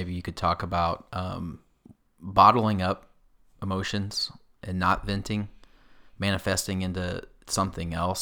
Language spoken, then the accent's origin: English; Missouri, United States; I'm from Missouri. I can say feel.